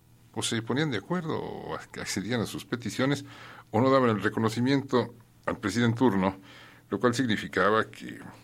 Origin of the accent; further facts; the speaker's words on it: Mexico; porque pertenecemos a un país que se llama Estados Unidos Mexicanos, somos estadounidenses.